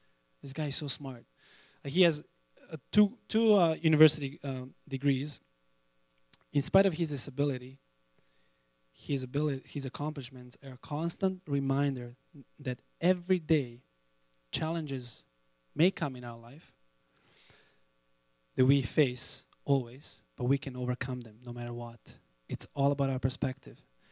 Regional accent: Serbia; right now he's in Serbia, in my home country, which is kind of cool. He's actually Serbian too.

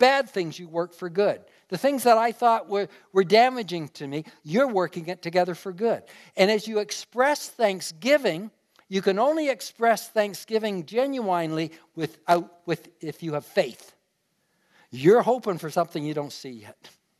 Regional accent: Hamilton, Ontario, Canada; Now, I grew up in Hamilton. Part of Hamilton is Stony Creek

